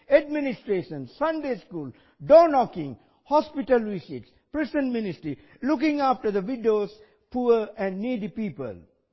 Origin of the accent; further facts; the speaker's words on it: Sri Lanka; I come from Sri Lanka.